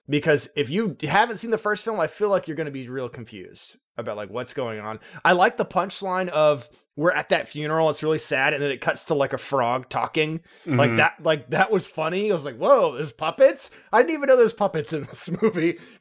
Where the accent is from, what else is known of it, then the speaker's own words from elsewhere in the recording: United States; That's just because I'm an American